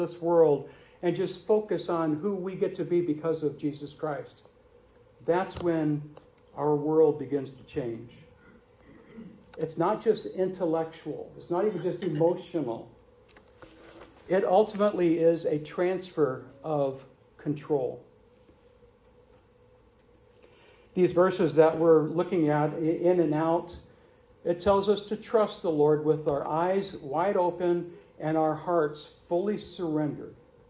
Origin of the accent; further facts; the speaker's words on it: St. Louis, Missouri, United States; I remember as a kid growing up in St. Louis, we'd go down to the Gateway Arch